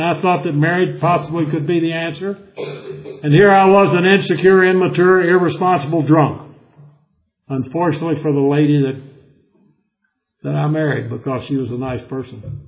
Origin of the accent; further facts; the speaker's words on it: the South, United States; But I grew up in the South where I was a Southern Baptist.